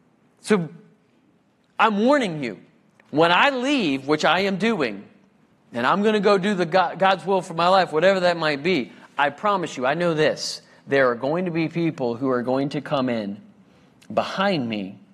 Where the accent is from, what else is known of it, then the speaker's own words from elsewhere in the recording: United States; I'm an American too, don't get me wrong.